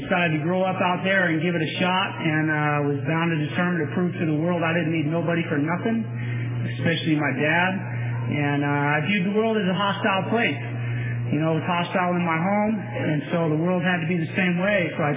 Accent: California, United States; I'm actually from the Bay Area, and I came down here from California State Prison at Solano

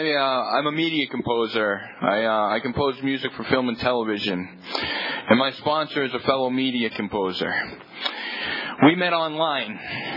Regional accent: Boston, Massachusetts, United States; I'm from Boston, Massachusetts. Irish. As Irish, we like to drink, believe me.

